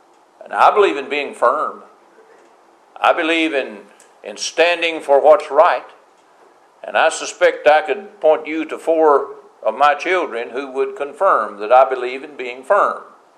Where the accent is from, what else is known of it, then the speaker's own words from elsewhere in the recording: Tennessee, United States; Next to the area where I grew up in Middle Tennessee, the Shenandoah Valley of Virginia is one of the prettiest places I've ever seen.